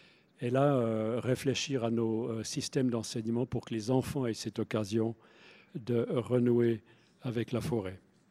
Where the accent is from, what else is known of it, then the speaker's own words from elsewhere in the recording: Bern, Switzerland; Je suis de l'Emmental, on avait vraiment une belle tradition.